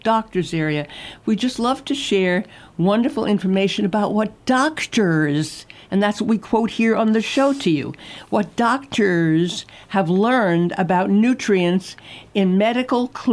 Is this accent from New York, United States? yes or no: yes; New York City, New York, United States; I was born in Brooklyn and raised in New York. We know how to take stage.